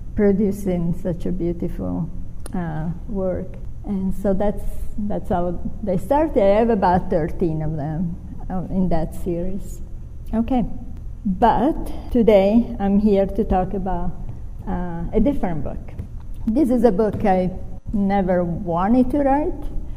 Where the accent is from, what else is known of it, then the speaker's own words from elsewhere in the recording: Italy; English is a second language; I was born and raised in Italy.